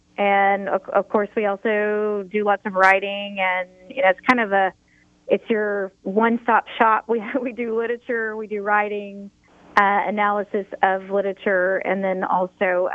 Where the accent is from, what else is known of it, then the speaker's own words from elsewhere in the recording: Kingfisher, Oklahoma, United States; I grew up in Kingfisher, which is a small farming community, and have lived in Oklahoma my entire life.